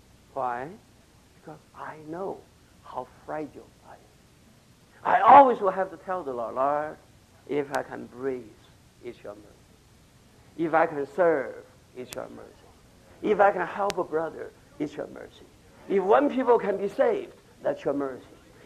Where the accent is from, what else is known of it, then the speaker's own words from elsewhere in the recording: Louisiana, United States; But I'm from Louisiana. I'm burning for Louisiana.